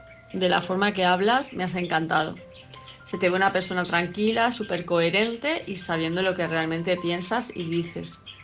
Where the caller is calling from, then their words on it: Palma de Mallorca, Balearic Islands, Spain; de Palma de Mallorca